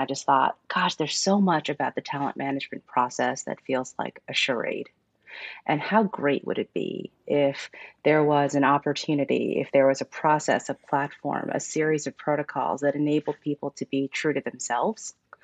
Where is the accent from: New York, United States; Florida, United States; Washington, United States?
New York, United States; And my sisters, my parents, and I, we all moved to the United States in the 70s. And I grew up in New York, and we public school kids all the way.